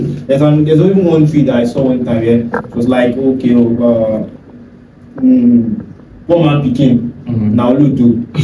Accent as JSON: {"language": "English", "region": "Ogun", "country": "Nigeria", "also_born_or_lived": "Lagos", "said": "I'm from Ogun State. So I came all the way from Ogun State to school years in Lagos State."}